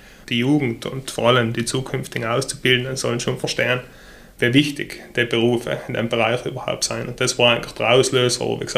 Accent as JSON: {"language": "German", "town": "Eppan", "region": "Trentino-Alto Adige", "country": "Italy", "said": "ich komme aus Eppan, bin 30 Jahre alt"}